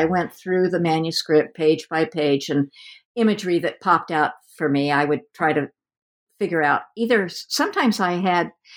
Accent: West Coast, United States; since I'm from the West Coast and have had very little time to explore the eastern part of the country

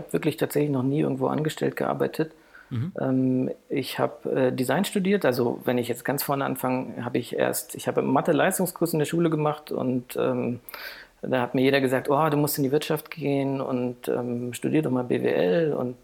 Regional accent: Heidelberg, Baden-Württemberg, Germany; born there; now in Frankfurt, Germany; Ich bin geboren in Heidelberg, aber ich lebe jetzt seit 21 Jahren in Frankfurt, also würde mich eher als Frankfurter bezeichnen.

